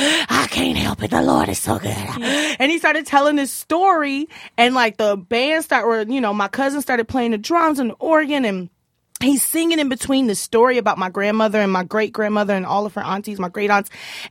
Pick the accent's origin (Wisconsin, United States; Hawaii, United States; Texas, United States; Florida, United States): Texas, United States; Houston; now in Minneapolis, United States; I grew up in Houston. You know